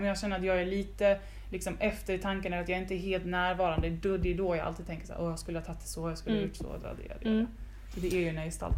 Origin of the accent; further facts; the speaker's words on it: Gotland, Sweden; Jag kommer från Gotland.